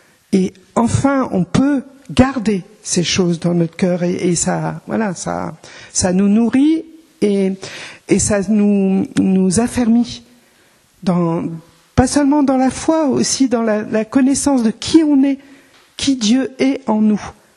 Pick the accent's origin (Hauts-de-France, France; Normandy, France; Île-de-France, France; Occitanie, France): Hauts-de-France, France; Bon, moi, je suis ch'timi, donc peut-être un peu moins passionné que les gens du Sud